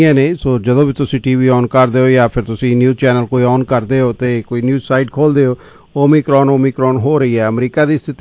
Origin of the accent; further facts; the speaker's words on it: Punjab, India; moved away as an adult; now in Canada; ਜਦੋਂ ਮੈਂ ਪੰਜਾਬ ਤੋਂ ਕੈਨੇਡਾ ਆਇਆ ਸੀ ਨਾ, ਉਦੋਂ ਮੈਂ ਉੱਥੇ ਲਾਅ ਕਰਦਾ ਸੀਗਾ